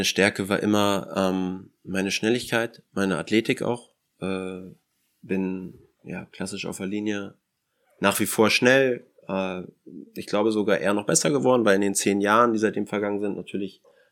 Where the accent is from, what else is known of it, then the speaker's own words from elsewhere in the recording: Northern Germany, Germany; Also als Norddeutscher hatte ich mit dem restlichen Teil von Fußball-Deutschland, was jetzt zur Regionalliga angeht, noch nicht viel zu tun